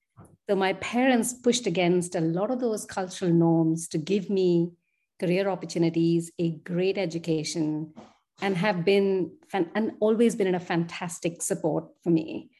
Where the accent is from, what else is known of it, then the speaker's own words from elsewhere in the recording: Kolkata, West Bengal, India; English is a second language; moved away as an adult; also born or lived in London / Paris / Munich / Vienna; So, I am Indian. I am originally from Kolkata in India. And as you suggested, I have over the last 20 years worked and studied in many cities across Europe, including London, Paris, Munich, and Vienna.